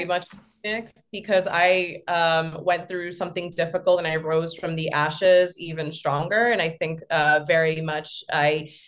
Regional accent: New York, United States; Also, I'm from New York. So like the gaudy Italian

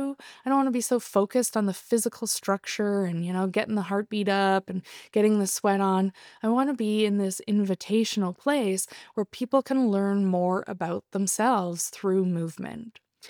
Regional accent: Ontario, Canada; moved away as an adult; also born or lived in British Columbia; Now, I left my hometown in Ontario when I was 18, and I moved to Whistler, British Columbia, which is a ski resort town just outside of Vancouver.

